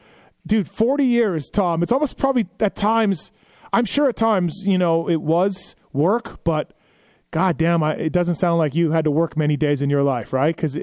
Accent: Canada; I grew up in Canada, you know, snowbound for 5 months of the year

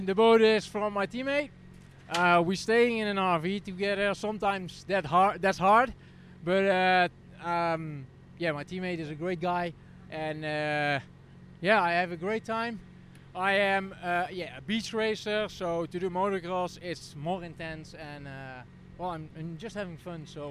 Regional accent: Netherlands; English is a second language; I'm from Holland, it's a cold country

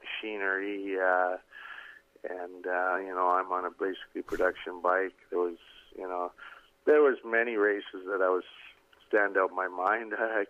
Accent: Canada; I was foreigner for sure. I never changed from being a Canadian. I'm proud to be a Canadian.

